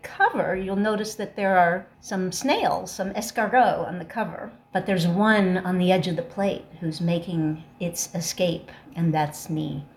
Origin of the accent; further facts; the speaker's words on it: Hollywood, California, United States; My father was an actor. I grew up in Hollywood, and he was a wonderful man, but just not really qualified to be a parent.